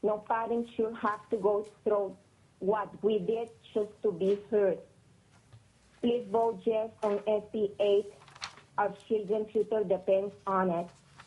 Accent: Colombia; English is a second language; now in Ketchikan, United States; I am from Colombia, and I am the mother of John Paul.

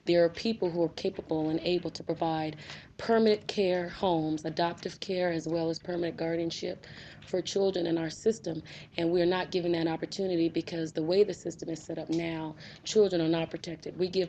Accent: Anchorage, Alaska, United States; I'm from Anchorage.

